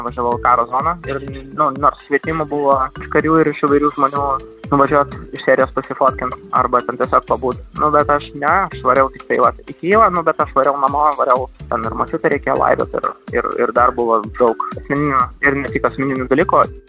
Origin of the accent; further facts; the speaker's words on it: Ukraine; aš pats iš Ukrainos